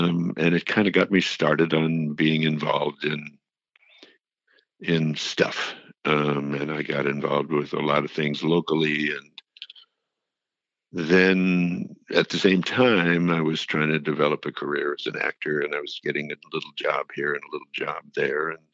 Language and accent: English; West Hollywood, California, United States; I grew up in West Hollywood and thought that the Marine Corps